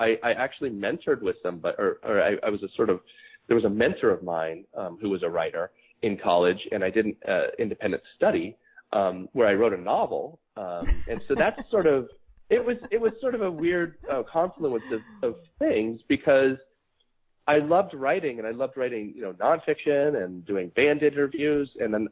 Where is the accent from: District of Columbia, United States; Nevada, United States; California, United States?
Nevada, United States; Reno; I come from, I was born and raised in Reno, Nevada, and it's a really provincial town.